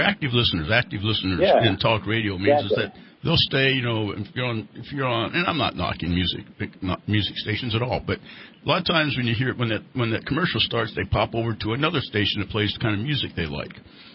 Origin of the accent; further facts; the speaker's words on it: California, United States; You know, when you tell people, hey, I'm from California, you know, they immediately think that Southern California.